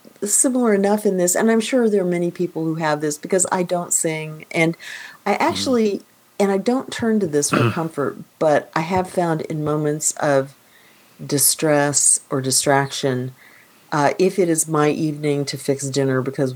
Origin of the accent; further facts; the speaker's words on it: Kansas, United States; also born or lived in Missouri / Texas; I grew up in Kansas and Missouri where, of course, you have beans in your chili. And then I came to Texas